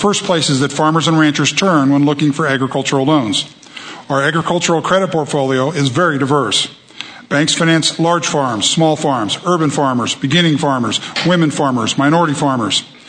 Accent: Iowa, United States; I was raised in Iowa, and like many ag bankers across this country, I grew up watching, learning, and working for family and friends who were farmers and ranchers.

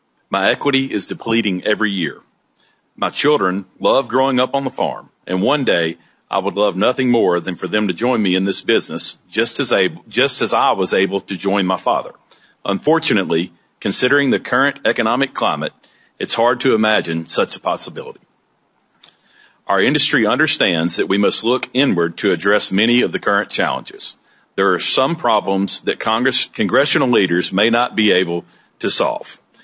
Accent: Marianna, Arkansas, United States; from Mariana, Arkansas. My wife, Kristen, and I farm 9,200 acres of cotton, corn, soybeans, and rice. I'm blessed to farm in the Arkansas Delta

